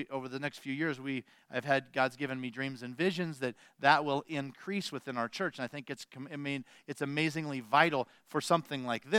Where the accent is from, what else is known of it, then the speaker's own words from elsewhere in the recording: Des Moines, Iowa, United States; My mom, I grew up in the Wesleyan Church back in Des Moines, Iowa.